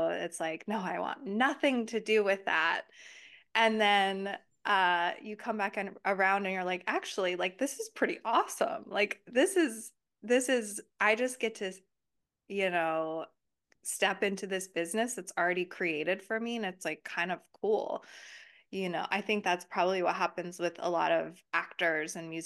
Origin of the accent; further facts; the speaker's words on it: United States; Whereas me as an American, I remember going to Rome and being like in awe